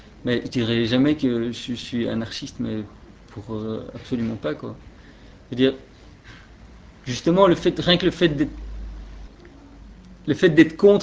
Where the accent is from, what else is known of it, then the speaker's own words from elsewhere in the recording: Belgium; Et chez nous, en Belgique, justement, quand on voit la police et tout, tout est tellement cool.